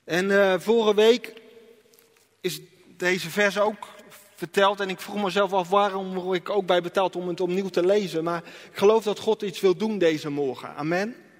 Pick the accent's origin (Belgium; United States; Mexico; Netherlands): Netherlands; Rotterdam, North Brabant; also born or lived in Roosendaal; now in Etten-Leur, Netherlands; Ik woon in Etten-Leur. Ik ben opgegroeid in Roosendaal. Ik ben geboren in Roosendaal, opgegroeid in Rotterdam en ik woon nu in Etten-Leur.